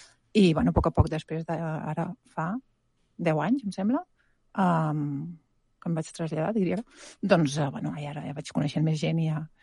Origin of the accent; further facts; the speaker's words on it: Barcelona, Catalonia, Spain; moved away as an adult; also born or lived in Netherlands; perquè sí que sóc de Barcelona, però als 23 anys me'n vaig anar a viure a Holanda. A Holanda també vaig viure en molts llocs diferents, des de pobles petits fins a ciutats com Amsterdam. I, bueno, després de tornar, doncs, vaig estar un parell d'anys a Barcelona i després em vaig traslladar aquí.